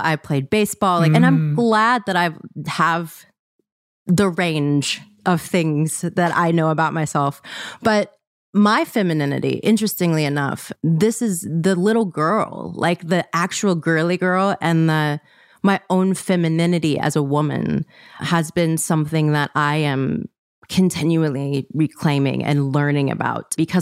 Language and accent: English; Mississippi, United States; I grew up in Mississippi. My uncle was gay and died of AIDS when I was 11.